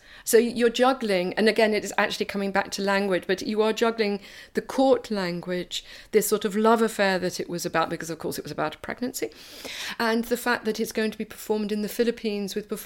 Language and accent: English; United Kingdom; also born or lived in Germany; I realised after completing my training that I wanted to come back to the UK and work in my mother tongue.